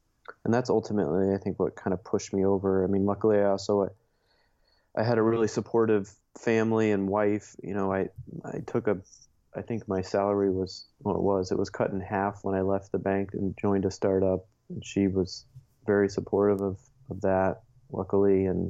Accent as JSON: {"language": "English", "town": "Dayton", "region": "Ohio", "country": "United States", "tie": "born or raised there", "moved": "as an adult", "lives_now": "Chicago, United States", "said": "So, born and raised in Dayton, Ohio. One of three boys growing up. I'm the oldest of three. Moved to Chicago in after school, so 2001-ish, I think."}